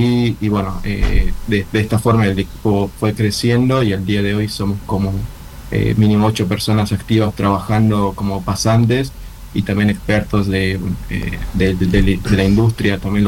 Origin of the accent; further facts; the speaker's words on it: Bolivia; moved away as an adult; now in Argentina; No, yo soy de Bolivia y me vine, bueno, a estudiar por la carrera hace 5 años atrás.